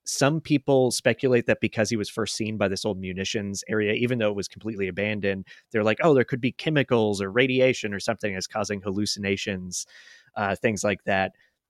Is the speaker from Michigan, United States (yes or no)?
no; Florida, United States; But anyway, so I grew up in Florida